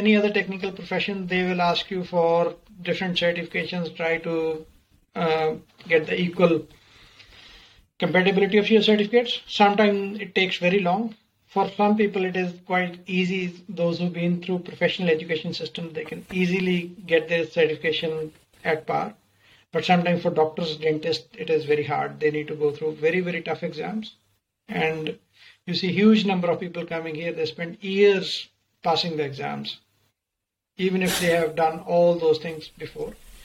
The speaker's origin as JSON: {"language": "English", "country": "India", "moved": "as an adult", "lives_now": "Australia", "said": "As say, for example, I came here from India around 15 years ago. I was working as a technical expert in an insurance company back in India."}